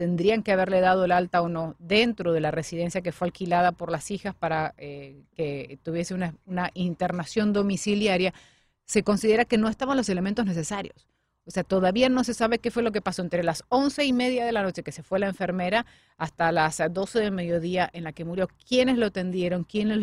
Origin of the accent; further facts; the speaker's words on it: Argentina; te lo digo ya como argentina, ¿no?